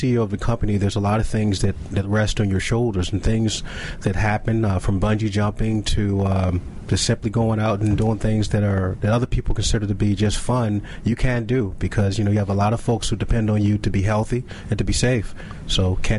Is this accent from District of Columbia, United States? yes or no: yes; Washington, District of Columbia, United States; Born and raised in Washington, D.C.